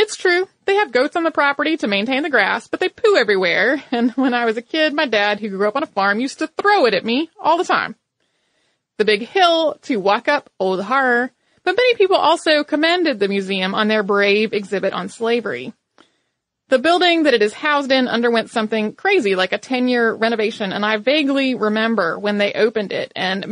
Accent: Bermuda; I grew up in Bermuda and spent a lot of time at the museum

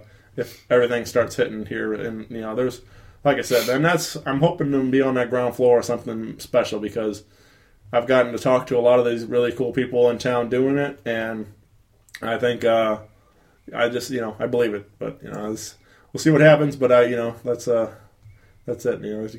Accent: Wentzville, Missouri, United States; yeah, I mentioned a lot that I'm from Wentzville.

